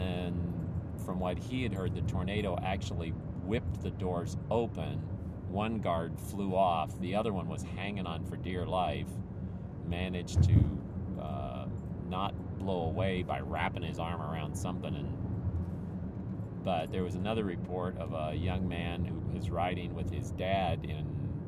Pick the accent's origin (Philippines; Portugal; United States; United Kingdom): Philippines; about growing up in the Philippines